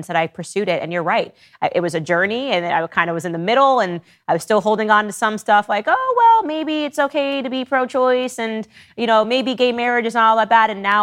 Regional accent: Connecticut, United States; I grew up in Connecticut

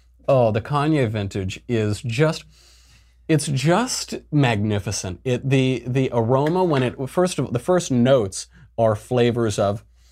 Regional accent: New York, United States; now in Los Angeles, United States; You know, I'm from New York and I live in LA and I went to Yale

